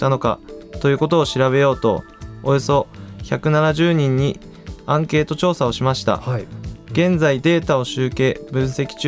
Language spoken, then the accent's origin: Japanese; Rikuzentakata, Iwate, Japan; 僕は陸前高田で生まれ育つ中、中学1年生の頃に東日本大震災を経験しました。